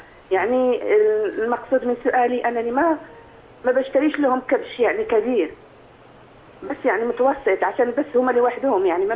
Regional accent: Morocco; now in United Kingdom; أنا أخت مغربية من بريطانيا. والله إحنا ما بنعيد هنا في بريطانيا

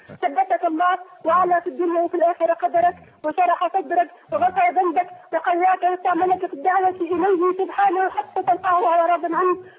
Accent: Tunisia; من تونس مفتوح لكل علماء الأمة

